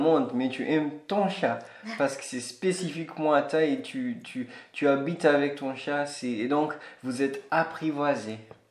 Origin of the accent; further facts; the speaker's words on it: Kenya; chez nous, au Kenya